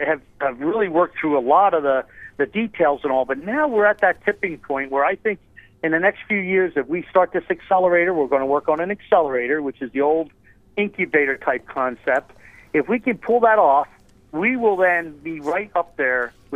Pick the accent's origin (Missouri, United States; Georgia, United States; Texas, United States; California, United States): Georgia, United States; Atlanta; also born or lived in Philadelphia; I come from Atlanta and Philadelphia area, which I know really well, both of them, and a little bit in New York.